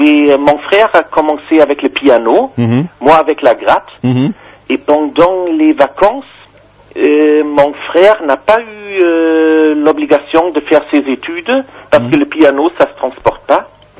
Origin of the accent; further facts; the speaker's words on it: Germany; French is a second language; now in France; Nous sommes des Allemands qui vivent depuis 11 ans en France.